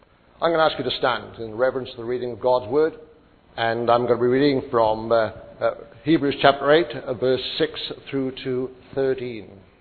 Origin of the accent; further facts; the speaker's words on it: Wales, United Kingdom; now in Australia; Being a Welshman, an old South Welshman living in New South Wales.